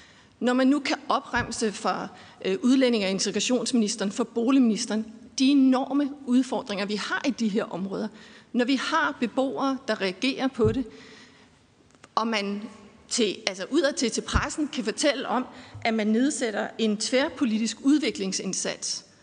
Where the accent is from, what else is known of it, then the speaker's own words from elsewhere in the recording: Aarhus, Central Denmark Region, Denmark; i Aarhus, hvor jeg kommer fra, hvor vi er udfordret med det